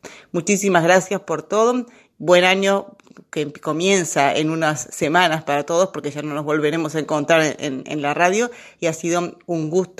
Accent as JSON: {"language": "Spanish", "country": "Argentina", "said": "me duele como argentina."}